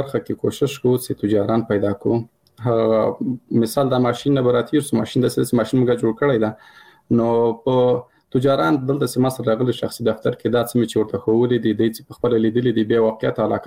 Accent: Paktia, Afghanistan; زه د کابل د پکتیا يم

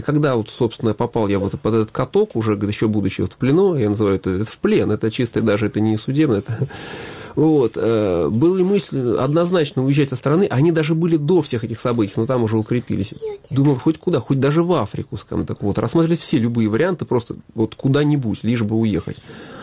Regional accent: Kharkiv Oblast, Ukraine; also born or lived in Tver, Russia; Родился я там в Твери, но у меня отец был военный летчик, Советский Союз, и последнее место службы он служил в Харьковской области, там Купинский район, там военный городок.

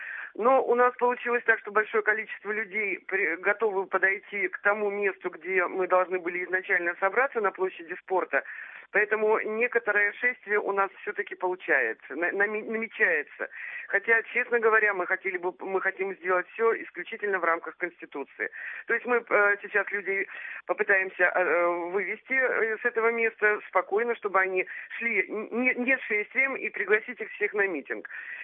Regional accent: Murmansk, Murmansk Oblast, Russia; Я не из Челябинска, а из Мурманска.

